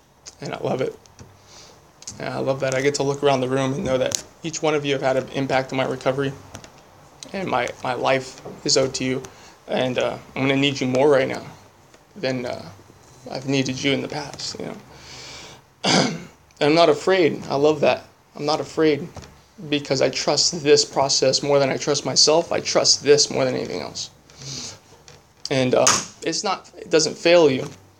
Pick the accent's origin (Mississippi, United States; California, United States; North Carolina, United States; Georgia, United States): California, United States; Santa Maria; also born or lived in San Francisco; used to think I can't ever get sober in my hometown because Santa Maria AA is really small and it's not that good.